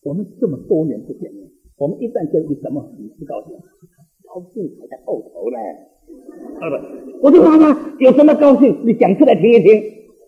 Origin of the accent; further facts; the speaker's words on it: Singapore; 我是新加坡人，我到新加坡，因为我父母在新加坡